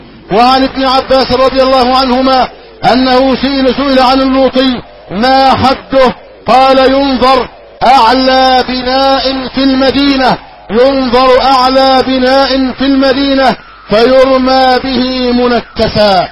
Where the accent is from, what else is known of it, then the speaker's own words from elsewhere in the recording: Egypt; اللهم احفظ بلدنا مصر أمنا أمانا، سخاء رخاء